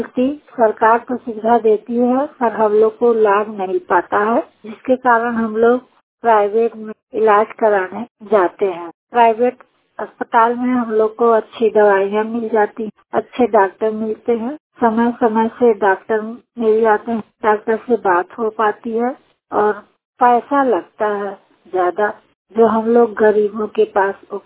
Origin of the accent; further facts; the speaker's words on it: Jignauri, Uttar Pradesh, India; मेरा उम्र 45 साल है, मैं जिगनौरी जिला मिर्जापुर के रहने वाली हूँ।